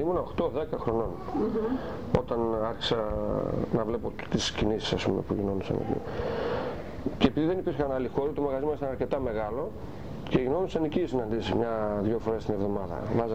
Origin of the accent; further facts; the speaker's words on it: Komotini, East Macedonia and Thrace, Greece; born there; Γιατί εγώ γεννήθηκα στην Κομωτινή, ακόμη και ο πατέρας μου, ας πούμε, που κατάγεται από το χωριό Κίζαρη του νομού, Αμιγές Ποντιακό. Πολύ νωρίς ήρθε στην πόλη, ας πούμε, από 15 χρονών.